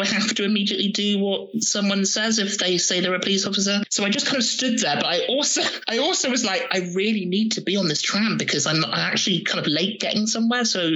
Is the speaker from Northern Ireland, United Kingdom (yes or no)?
no; South West England, United Kingdom; because I grew up in Devon. So I literally was the Black population for a significant part of the 90s.